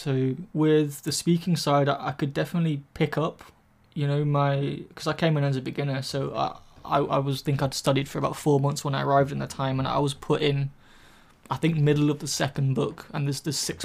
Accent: England, United Kingdom; I'm from England, sort of thing.

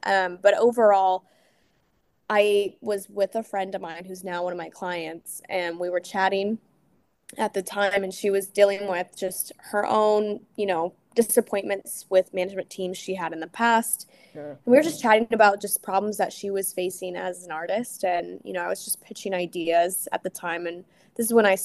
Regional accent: Bakersfield, California, United States; also born or lived in Los Angeles; now in Portland, United States; I grew up in Bakersfield originally, but because I was doing commercials when I was young, I was always going back and forth between there and LA. So LA is home to me. I currently reside in Portland, Oregon.

